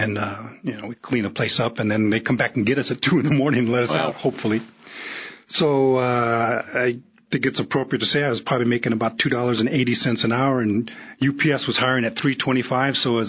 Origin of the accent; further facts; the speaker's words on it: Huntington Beach, California, United States; now in Prescott, United States; You know, I grew up in Surf City, USA. I liked it.